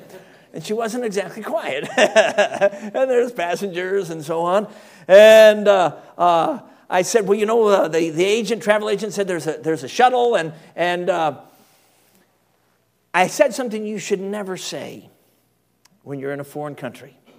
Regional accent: United States; I'm an American, so I had dollars in my pocket, but I needed British sterling.

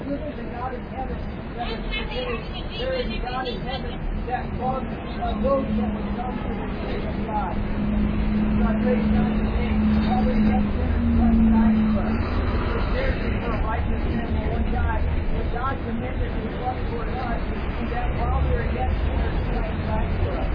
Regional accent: United States; now in Scotland; I do have Scottish nationality in that I have become a citizen of this nation, but I am an American because I was born an American.

